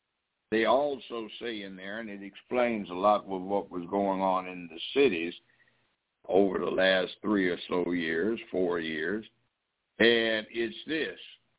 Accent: Memphis, Tennessee, United States; I know there is police brutality. I'm from Memphis. Hell, I've been here 50 years.

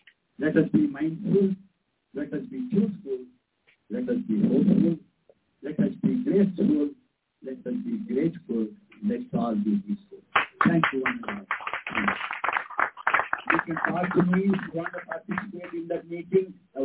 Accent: India; Though I am Indian.

